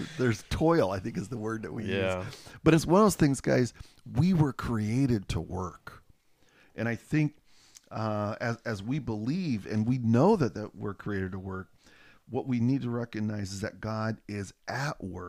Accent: Centralia, Washington, United States; when I told him I was from Centralia, he goes, really? You're from that hole in the wall?

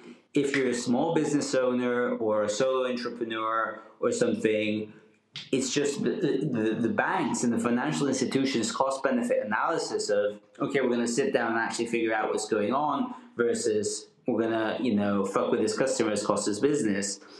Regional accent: Costa Rica; also born or lived in Hungary; I was born in Hungary, I grew up in Costa Rica.

